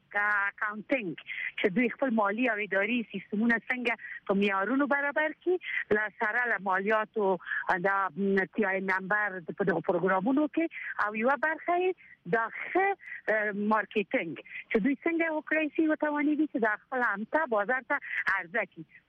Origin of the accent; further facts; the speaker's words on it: Ghazni, Afghanistan; مثلا زه د غزنی ولایت نه یم